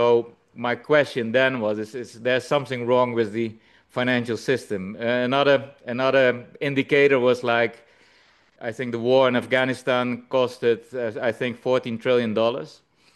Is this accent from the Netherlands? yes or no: yes; Netherlands; English is a second language; now in Kigali, Rwanda; I'm from the Netherlands. I live in at the moment in Kigali in Rwanda. But I worked all my life in construction, basically in the Netherlands.